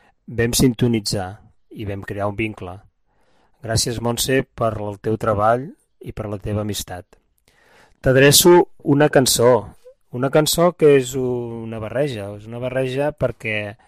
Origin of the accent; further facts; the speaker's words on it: Manresa, Catalonia, Spain; és un grup del meu poble, de Manresa